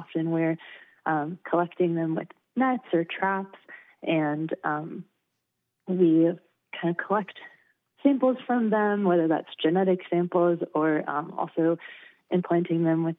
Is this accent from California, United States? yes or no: yes; Somerset, California, United States; I grew up in the Sierra foothills in this very tiny little town called Somerset.